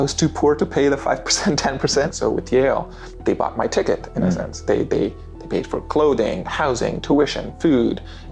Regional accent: Afghanistan; I'm from Afghanistan. I was born in a refugee camp on the border of Afghanistan and Pakistan. My family was escaping political turmoil, violence, and civil war.

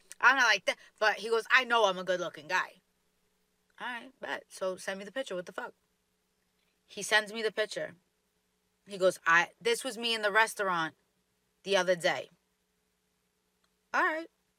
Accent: Staten Island, New York, United States; So we're on the phone, we're talking, and I can already hear, like, he's from the Bronx. I'm from Staten Island.

